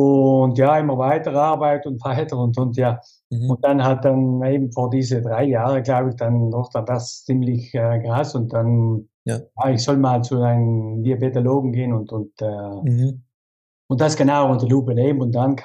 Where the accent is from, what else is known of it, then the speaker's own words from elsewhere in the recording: Klobenstein, Trentino-Alto Adige, Italy; bin Südtirol in Klobenstein.